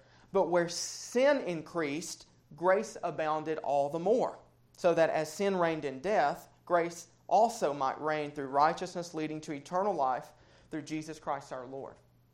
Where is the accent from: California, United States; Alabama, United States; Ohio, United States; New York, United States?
Alabama, United States; You know, I grew up in North Alabama. I'm in the thick of the Bible Belt.